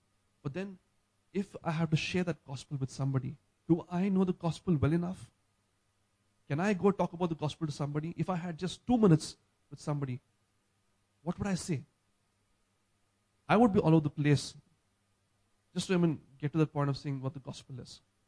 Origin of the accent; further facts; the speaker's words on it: Hyderabad, Telangana, India; I'm from Hyderabad, and then in Hyderabad, we were a pretty cool place, a very hospitable place, if I had to say.